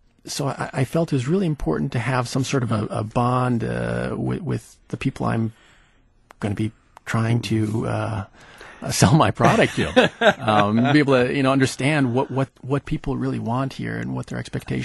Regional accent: Madison, Wisconsin, United States; the reason why I came back here is, one, I grew up in Madison

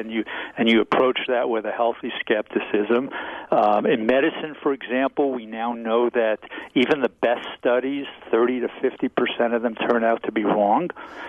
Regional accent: New York, United States; Listen, in the New York newspapers, you know, I am from New York, where yeah. They panic.

